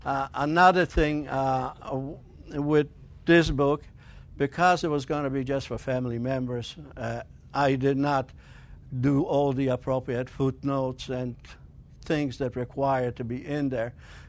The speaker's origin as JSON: {"language": "English", "town": "Pabianice", "region": "Łódź Voivodeship", "country": "Poland", "tie": "born there", "second_language": "English", "said": "And I was born in January 28, 1937, in Pabianice, Poland. Pabianice, Poland is in central Poland. It's a suburb of Lodz."}